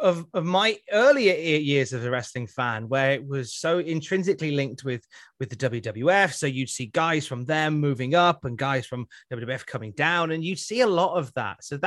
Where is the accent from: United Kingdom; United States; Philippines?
United Kingdom; I'm British